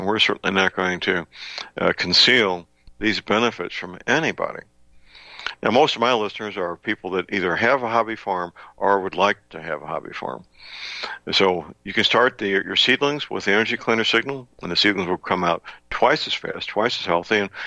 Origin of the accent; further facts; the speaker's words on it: St. Louis, Missouri, United States; not in the Philippines, but in my hometown, St. Louis, they will pick up that phone